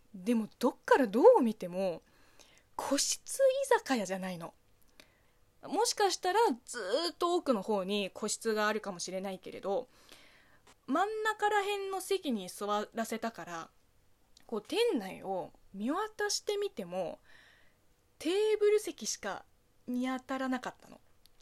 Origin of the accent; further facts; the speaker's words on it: China; Japanese is a second language; こんばんは、職業中国人の … です。この番組は中国生まれ中国育ちの私 … がリスナーさんの質問に答えていく Q&A 形式のラジオでございます。